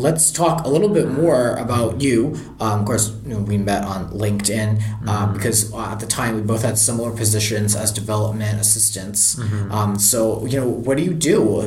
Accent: Rhode Island, United States; when I grew up in Rhode Island, I was always thinking like the big city is New York City.

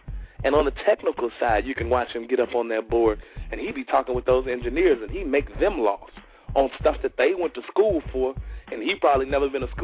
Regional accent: Chicago, Illinois, United States; like I said, I'm from Chicago

